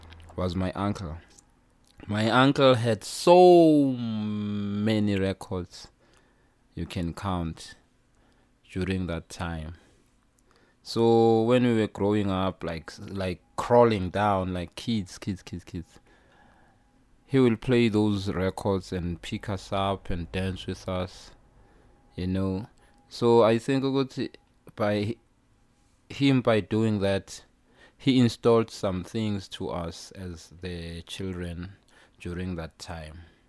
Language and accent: English; Soweto, Gauteng, South Africa; I was born and raised in Soweto. Being born in the late towards early 80s.